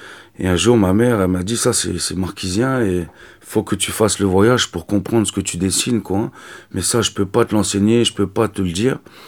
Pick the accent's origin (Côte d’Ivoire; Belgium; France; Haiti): France; born there; Moi je suis né en France, Donc, ma mère est d'origine marquisienne et mon père est sicilien.